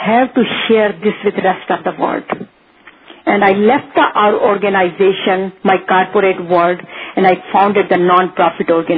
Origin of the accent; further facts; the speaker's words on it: India; moved away as an adult; now in United States; I am originally from India and living in USA for last 42 years. I have been raised primarily in the Hindu tradition